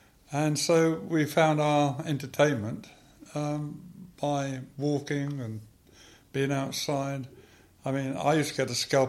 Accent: Castle Gresley, East Midlands, United Kingdom; born there; I was born in Castle Gresley, and that was on the 28th of September 1937, which seems a long time ago now.

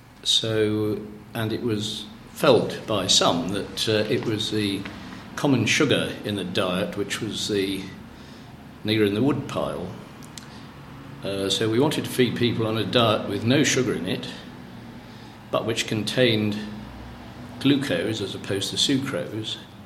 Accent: Stanmore, London, United Kingdom; born there; my date of birth is the 25th of December 1941, and I was born at Stanmore in Middlesex, North London.

